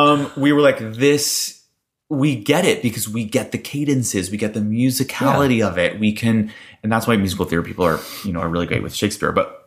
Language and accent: English; New York City, New York, United States; Cause remember I was from New York City. So after University of Michigan, I just moved back home.